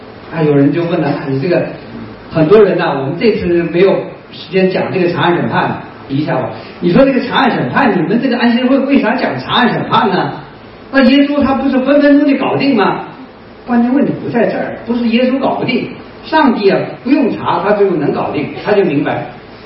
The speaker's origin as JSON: {"language": "Chinese", "country": "China", "tie": "born or raised there", "said": "咱们在这个中国长大的都知道"}